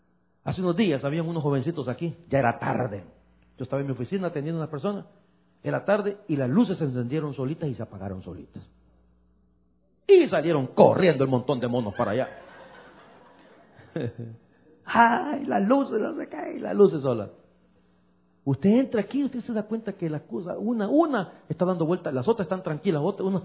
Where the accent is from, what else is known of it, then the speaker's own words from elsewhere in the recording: El Salvador; hace poco estuve en mi país, en El Salvador